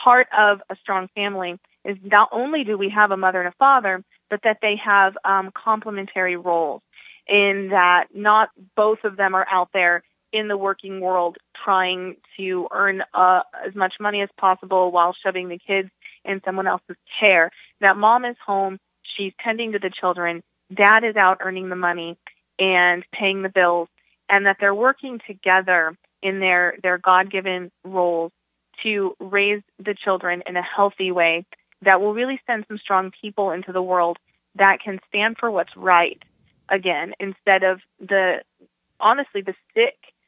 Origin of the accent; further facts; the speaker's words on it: Southwest, United States; And again, I grew up in the Southwest, so I was born in, you know, I was raised in a time when it was still majority white